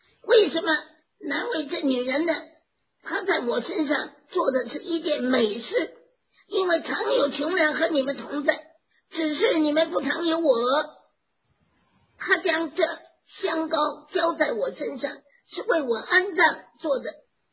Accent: Fujian, China; also born or lived in Tianjin; 我们是福建人，是福建人。是吧？这个，但是我父母结婚以后，他们就定居在中国的天津，这是北方了，要住在天津，

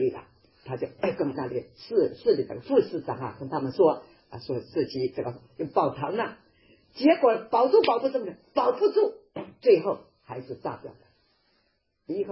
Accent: Wenzhou, Zhejiang, China; 所以我们温州人比较也是这方面有负担啊。

